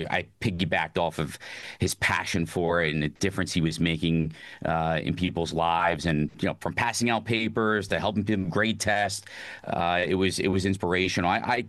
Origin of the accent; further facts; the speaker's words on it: Trenton, New Jersey, United States; I'm oldest of four, lived right outside of Trenton, New Jersey.